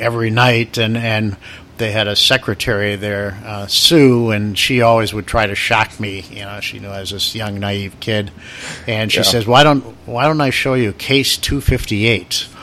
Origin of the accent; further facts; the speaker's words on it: Walworth, Wisconsin, United States; I grew up in Walworth, Wisconsin, population 1,100, where no crime took place.